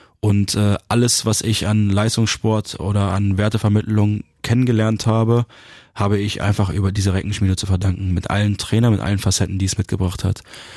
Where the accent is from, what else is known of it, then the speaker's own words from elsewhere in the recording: Hanover, Lower Saxony, Germany; Ich komme aus Hannover, meine Eltern wohnen in Hannover, meine Familie wohnt in Hannover, meine Schwester.